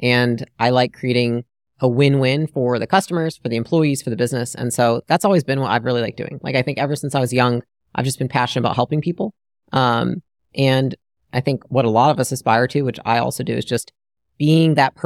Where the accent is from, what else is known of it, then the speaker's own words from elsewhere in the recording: Michigan, United States; moved away as an adult; now in California, United States; I grew up in Michigan, moved to California when I was about 20, and then pursued a career in fitness.